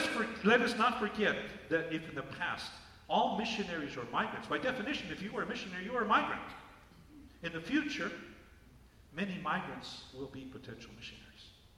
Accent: United States; born there; I was born in the United States, and my ancestors were here before President Trump's ancestors were here.

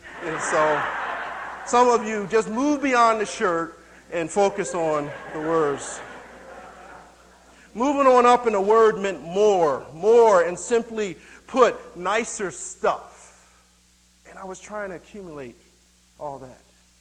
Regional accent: Philadelphia, Pennsylvania, United States; And so even as a young teenager growing up in East Oak Lane section of Philadelphia, my desire was to continue to move on up.

